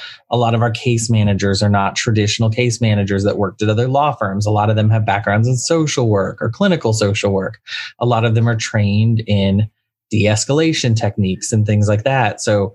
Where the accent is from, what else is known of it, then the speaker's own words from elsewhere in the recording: Texas, United States; also born or lived in Boston; originally born and bred in Texas, but did go to music school in Boston.